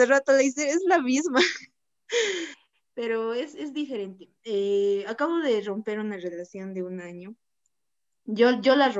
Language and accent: Spanish; Bolivia